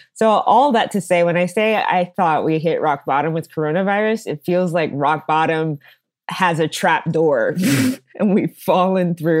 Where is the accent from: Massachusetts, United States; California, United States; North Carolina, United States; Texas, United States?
Texas, United States; Dallas; I'm actually, you know, speaking to you now from Dallas, Texas, which is my hometown. So I'm kind of hiding with mom and dad.